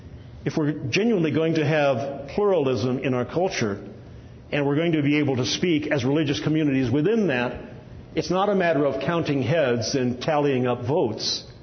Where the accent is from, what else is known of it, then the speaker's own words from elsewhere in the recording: Illinois, United States; moved away; When I was growing up in the United States, in the Midwest, in Illinois, in a public school